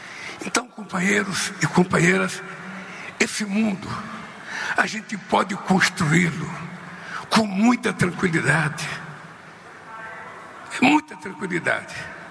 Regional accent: Minas Gerais, Brazil; eu sou mineiro do Vale do Jequitinhonha. Eu sou mineiro do Vale do Mucuri. Eu sou mineiro do Vale do Aço. Eu sou mineiro do Vale do Rio Doce. Eu sou mineiro do Vale de Minas. Eu sou mineiro do Triângulo Mineiro

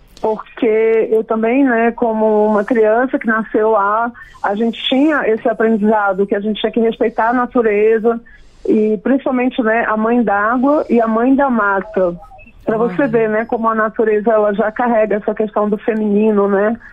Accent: North Region, Brazil; now in Marajó, Brazil; eu trago muito essa referência lá do norte, que é a minha terra, né? Eu tô morando no Marajó agora.

